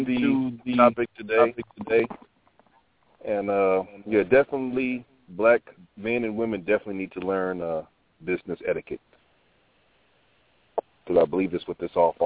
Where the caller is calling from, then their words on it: Texas, United States; Descendant from Texas.